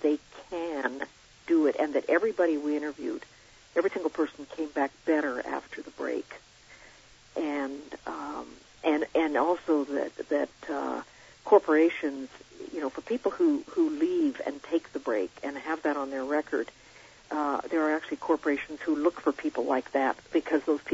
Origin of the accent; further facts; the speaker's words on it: Idaho, United States; We were raised in Idaho